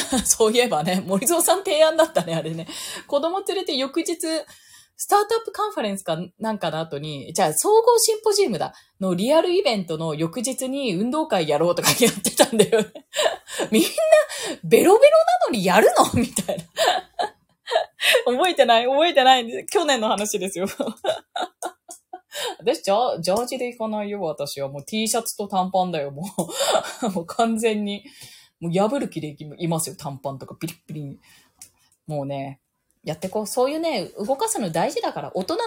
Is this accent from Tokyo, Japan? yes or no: yes; Bunkyo, Tokyo, Japan; 私の地元の文京区でね